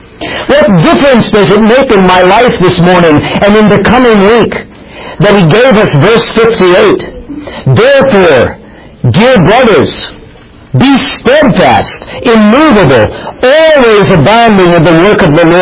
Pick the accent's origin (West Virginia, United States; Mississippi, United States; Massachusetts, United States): West Virginia, United States; as they say back in the hills of my home state of West Virginia